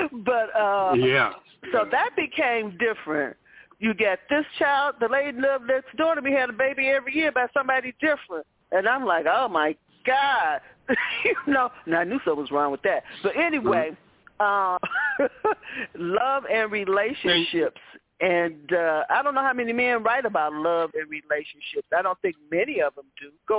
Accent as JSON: {"language": "English", "town": "Chicago", "region": "Illinois", "country": "United States", "tie": "born or raised there", "said": "I grew up in Chicago housing and projects, which was predominantly female residents, okay?"}